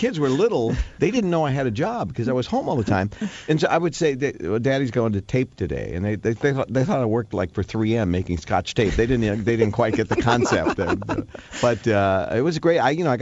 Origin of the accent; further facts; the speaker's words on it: Chicago, Illinois, United States; But as a teenage kid growing up in Chicago, you were the guy.